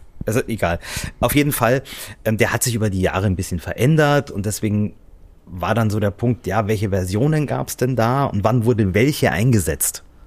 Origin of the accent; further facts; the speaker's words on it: Bavaria, Germany; Ziemlich in meinem Heimatort damals war das eigentlich oder dazwischen.